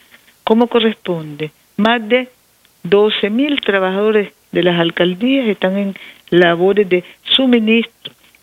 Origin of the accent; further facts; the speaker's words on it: Nicaragua; porque es lo que somos, familia nicaragüense que vive con valores cristiano y solidario